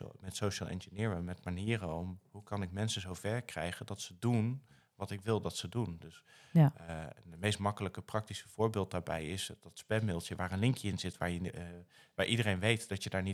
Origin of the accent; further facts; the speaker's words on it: North Brabant, Netherlands; Vroeger natuurlijk als Brabander minimaal één keer per jaar naar de Efteling.